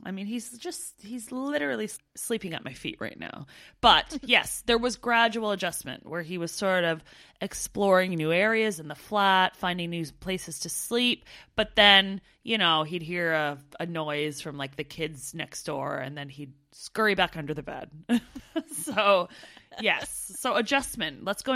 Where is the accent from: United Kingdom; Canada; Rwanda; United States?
Canada; of my pet peeves was meeting other Canadians who all they wanted to do was sit around and talk about being Canadian all the time.